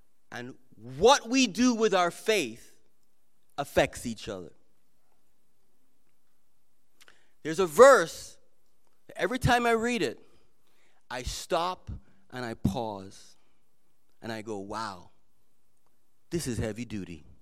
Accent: Jamaica; That's what I say in Jamaica. That man wicked. I grew up in Jamaica

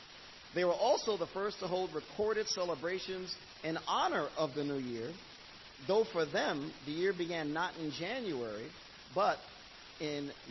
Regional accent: Bronx, New York, United States; I know for me, growing up in the Bronx, it wasn't really a big deal as a kid. I'm an only child, all right?

